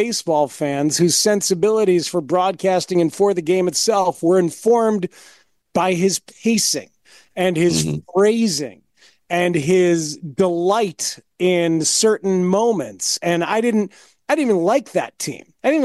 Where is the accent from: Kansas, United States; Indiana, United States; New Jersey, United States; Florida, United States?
New Jersey, United States; I was a kid growing up in Jersey listening to 1210 WCIU